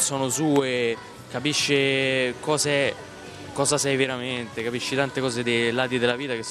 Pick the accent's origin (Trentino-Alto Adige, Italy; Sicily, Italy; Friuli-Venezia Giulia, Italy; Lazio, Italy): Lazio, Italy; Genzano; io vabbè, vengo dai Castelli Romani, sono di Genzano